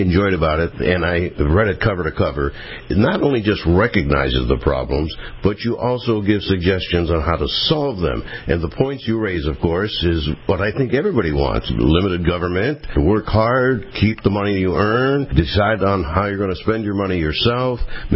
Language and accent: English; Erie, Pennsylvania, United States; my hometown of Erie, Pennsylvania is online on radio station WZTE.